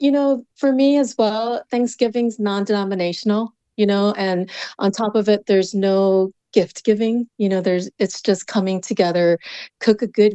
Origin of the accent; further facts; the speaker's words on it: Hawaii, United States; now in Enniscorthy, Ireland; I'm originally from Hawaii. And living in Ireland